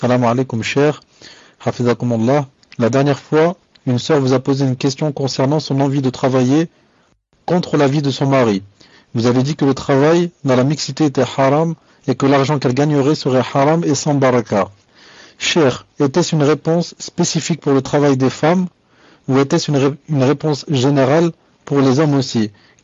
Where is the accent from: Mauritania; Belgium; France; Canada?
Mauritania; Je suis mauritanienne.